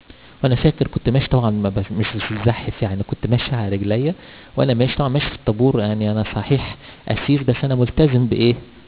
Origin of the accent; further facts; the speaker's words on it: Egypt; الحقيقه احنا عندنا في مصر مش عارف اقول تعبير ايه، ما بنعملهاش يعني